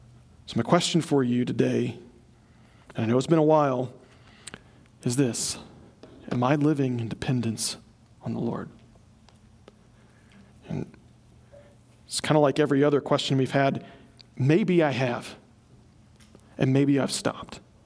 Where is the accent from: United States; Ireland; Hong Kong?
Ireland; I'm just an Irishman.